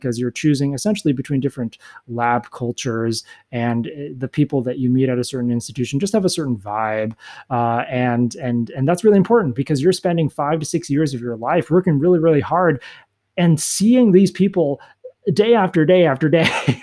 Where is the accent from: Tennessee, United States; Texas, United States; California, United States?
California, United States; I grew up in California, so I applied to basically the UC system